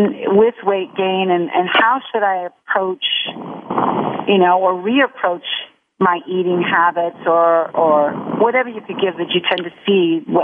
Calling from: Brooklyn, New York, United States; I'm calling in from Brooklyn

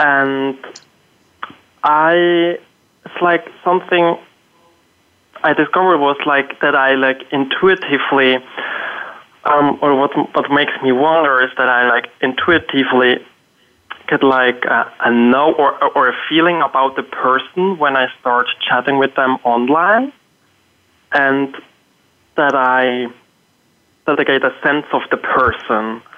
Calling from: Hamburg, Germany; I'm calling in today from Hamburg, Germany.

